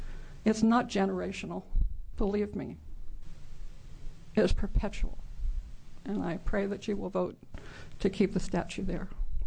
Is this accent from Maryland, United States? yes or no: yes; Maryland, United States; also born or lived in Delaware; now in Portland, United States; from Portland, Oregon. Grew up, born in Delaware, grew up in Maryland, though.